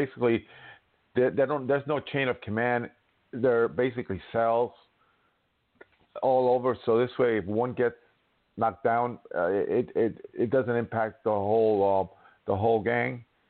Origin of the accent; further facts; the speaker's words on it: New York City, New York, United States; I'm from New York City, and what was his name?